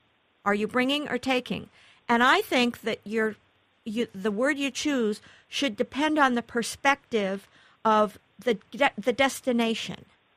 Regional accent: Midwest, United States; moved away; Well, you know, I come from the Midwest, where people don't seem to confuse bring and take, but I noticed as soon as I moved to the East, and this is about 1980

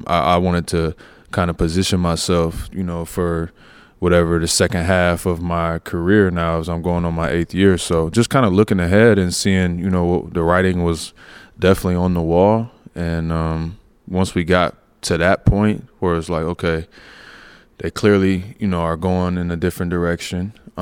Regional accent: Toronto, Ontario, Canada; I grew up in Toronto. I earned a lot of who I am there.

